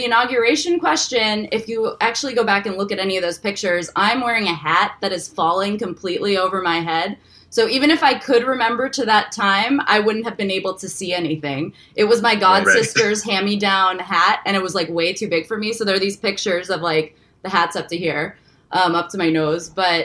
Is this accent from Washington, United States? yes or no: no; New York, United States; New Yorkers, like, growing up in New York makes you so independent, so young.